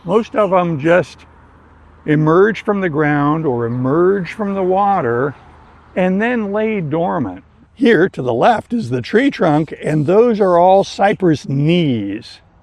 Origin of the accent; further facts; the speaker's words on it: East Coast, United States; also born or lived in West; And of course, when I grew up on the East Coast, it was very humid and we got used to it. But having lived in the West for so many years